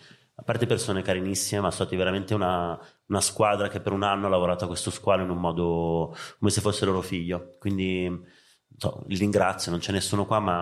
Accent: Rome, Lazio, Italy; Sono di Roma.

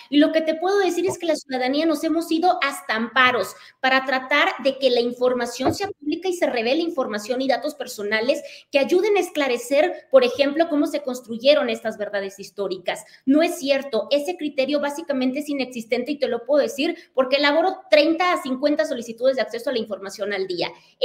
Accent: Tijuana, Baja California, Mexico; yo soy de Tijuana, por acá todo el mundo lo sabe

